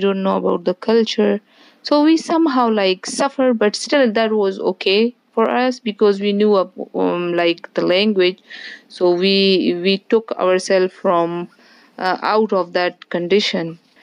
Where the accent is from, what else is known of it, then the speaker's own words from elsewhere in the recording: Afghanistan; English is a second language; now in New Jersey, United States; I'm from Afghanistan. I'm 29 years old, and I hold a master's degree from Malaysia. And I'm currently living in New Jersey, United States of America.